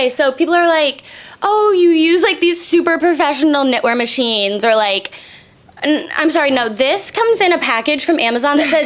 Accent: Indiana, United States; I'm from Indiana. Grew up there. Went to Indiana University.

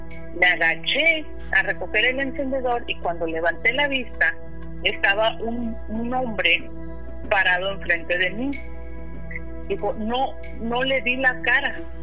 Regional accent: Monterrey, Nuevo León, Mexico; also born or lived in Torreón; viví en el rancho de mis abuelos allá en Torreón, yo soy de Monterrey, Nuevo León. Okay. Ahí viví bastante cuando estábamos chiquillos.

